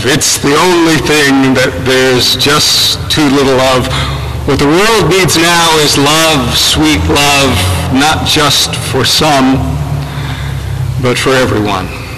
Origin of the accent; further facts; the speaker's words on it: California, United States; Frankly, as a Californian born and bred, I saw how some former hippies turned out